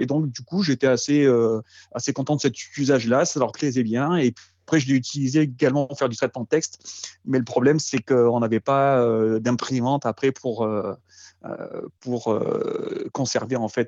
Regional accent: Occitanie, France; Moi, j'ai passé en fait mon enfance dans les Cévennes tout seul parce que j'ai pas de frères et sœurs

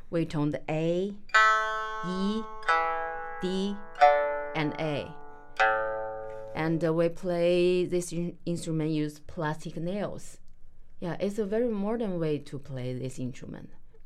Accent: China; I come from China, and I'm a musician.

